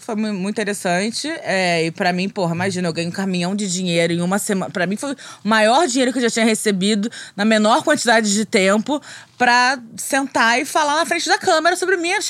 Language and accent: Portuguese; Rio de Janeiro, Brazil; now in São Paulo, Brazil; Bom, eu sou carioca, morei aqui até 2017, que foi quando eu fui pra São Paulo.